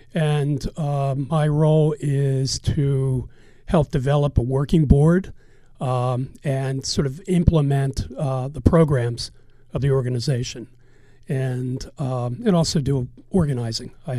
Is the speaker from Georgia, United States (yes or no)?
no; Baltimore, Maryland, United States; I'm from Baltimore. I grew up in Baltimore County, and I lived in Overly, and then I lived in Hyde's, Maryland.